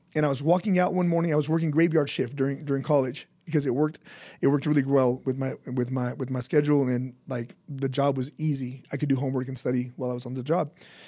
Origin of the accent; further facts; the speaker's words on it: Los Angeles, California, United States; Bro, I was from East LA, bro.